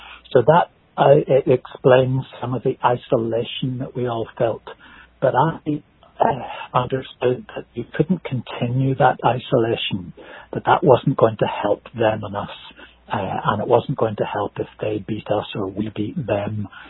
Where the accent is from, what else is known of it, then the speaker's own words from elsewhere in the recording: Belfast, Northern Ireland, United Kingdom; Well, I was brought up in East Belfast. And just by saying that geographical term, you will know that is a largely Protestant part of Belfast.